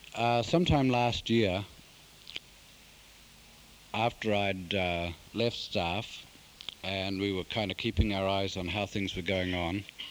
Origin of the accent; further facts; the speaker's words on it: England, United Kingdom; And finally, I married the girl, and we settled down in East Grinstead. So I'm here from England